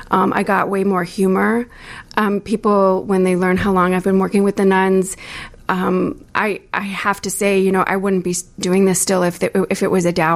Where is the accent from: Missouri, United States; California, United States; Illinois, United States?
Illinois, United States; Rockford; also born or lived in Chicago; And I was from Chicago, but grew up near this community in Rockford, but didn't know it existed.